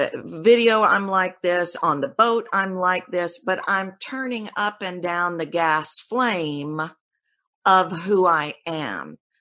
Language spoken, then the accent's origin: English; Texas, United States; accent: Texan; And I'm from Texas and I sound Texan.